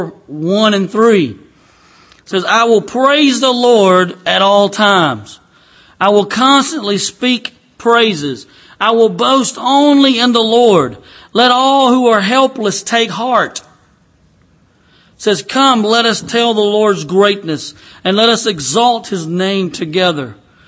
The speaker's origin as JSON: {"language": "English", "country": "United States", "tie": "born or raised there", "said": "I grew up in Cook County and on a farm. We cropped tobacco and, believe it or not, there's some pulpwood."}